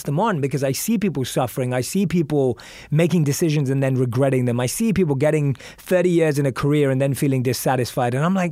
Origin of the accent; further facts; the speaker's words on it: London, United Kingdom; I'm a kid growing up in London who thinks he's really cool, listens to rap music.